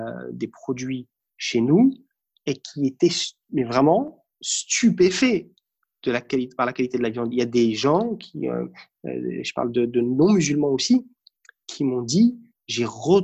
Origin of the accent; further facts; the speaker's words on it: Hauts-de-France, France; je suis un ch'ti, je suis né dans le nord de la France, où j'ai passé mes 20 premières années. J'ai aujourd'hui 41 ans